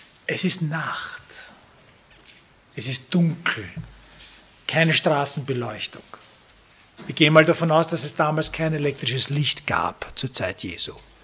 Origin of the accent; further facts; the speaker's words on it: Vienna, Austria; wo ich aufgewachsen bin, stehe, im 17. Bezirk, Richtung Wienerwald aussehe, Neuwaldeck, Dornbach